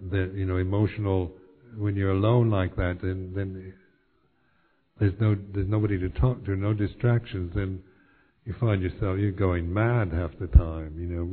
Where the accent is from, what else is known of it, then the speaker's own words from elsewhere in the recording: United States; And being an American, you're not very good at that.